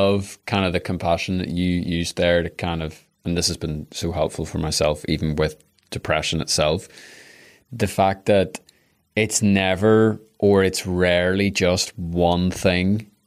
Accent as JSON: {"language": "English", "town": "Belfast", "region": "Northern Ireland", "country": "United Kingdom", "said": "yeah, I'm from Belfast."}